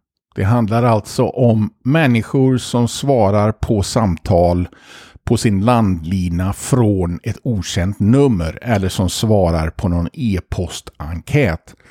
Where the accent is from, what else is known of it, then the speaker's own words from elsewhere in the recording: Sweden; Jag kommer ihåg när jag växte upp, även i Sverige.